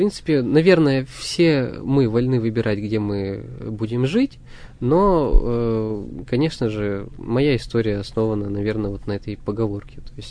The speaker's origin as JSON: {"language": "Russian", "town": "Verkhoturye", "region": "Sverdlovsk Oblast", "country": "Russia", "tie": "born or raised there", "said": "Ну, я родился и вырос в Верхотурье."}